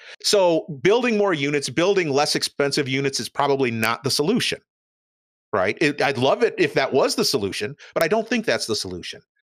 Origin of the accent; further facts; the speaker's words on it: Chicago, Illinois, United States; now in Atlanta, United States; Like I said, I grew up in Chicago. Nobody looked at the public transportation in Chicago as a way of expanding the radius of crime or anything like that.